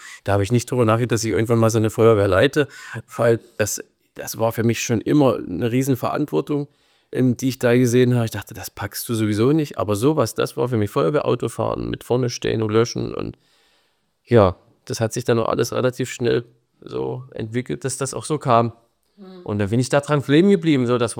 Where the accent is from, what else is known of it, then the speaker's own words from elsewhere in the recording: Osternienburg, Saxony-Anhalt, Germany; ich bin in Osternienburg groß geworden, also zwischen Aachen und Köthen. Und Osternienburg ist ja Hockeydorf.